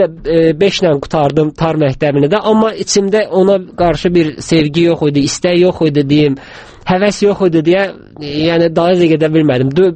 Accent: Baku, Azerbaijan; born there; Xeyr, əslim yardımlılandı, cənub zonasındanam. Amma Bakıda doğulmuşam.

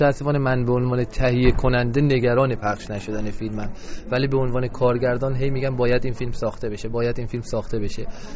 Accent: Iran; ما به عنوان یک ایرانی که تو ایران هم داریم زندگی میکنیم

